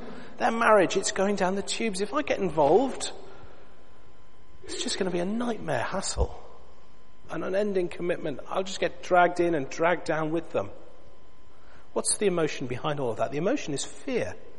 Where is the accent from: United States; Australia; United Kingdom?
United Kingdom; England; Part of it, I think, is that we're English. Some of us are, anyway.